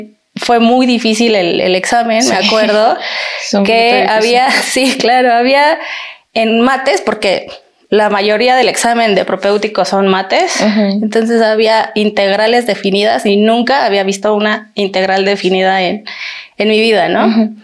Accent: Chapingo, State of Mexico, Mexico; mis papás son chapingueros, entonces yo soy 100% chapinguera, dicen por ahí, ¿no? Sí, cuando era niña, pues me la vivía aquí en los... Justamente aquí afuera, en los jardines de industrias

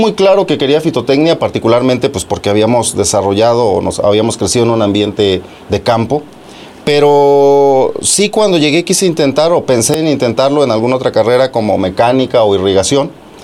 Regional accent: Oaxaca, Mexico; Yo soy del estado de Oaxaca, de la región que está pegada a Puebla. Comercialmente, nosotros dependemos mucho de Puebla, al grado de que nosotros comemos más el mole poblano que el mole oaxaqueño.

